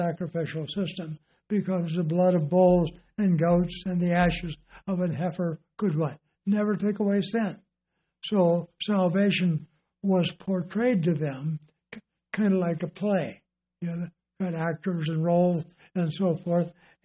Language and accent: English; Compton, California, United States; I grew up in Compton, California. The Pacific Electric tracks went right past our house.